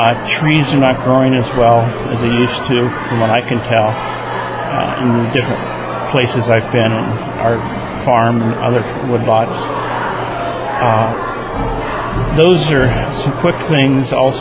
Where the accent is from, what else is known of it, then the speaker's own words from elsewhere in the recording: Watertown, New York, United States; I'm from Watertown, New York. It's the eastern end of Lake Ontario.